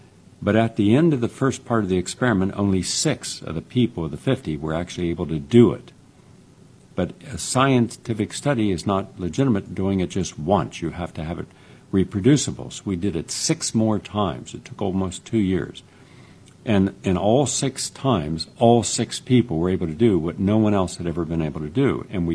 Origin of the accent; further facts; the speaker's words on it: West Virginia, United States; I was puzzled by a phenomenon I had seen growing up in West Virginia